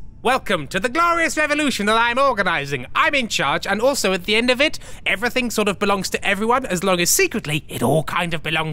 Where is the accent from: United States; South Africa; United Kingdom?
United Kingdom; We're British.